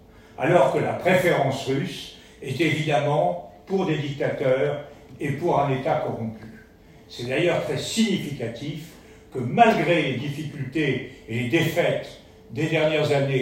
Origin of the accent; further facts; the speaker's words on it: France; J'ai un sentiment de profonde honte, non pas en tant que Français